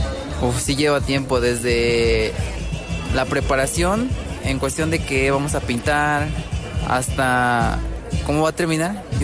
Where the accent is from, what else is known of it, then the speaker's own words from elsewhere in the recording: Xaritla, Guerrero, Mexico; Hola, mucho gusto … yo vengo de Xaritla, Guerrero.